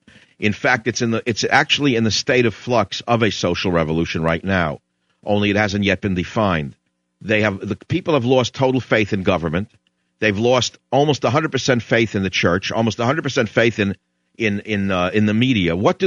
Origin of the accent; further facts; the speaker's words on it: United States; born there; I mean, I'm born in America, but I'm not a Native American in the sense of descended from people of India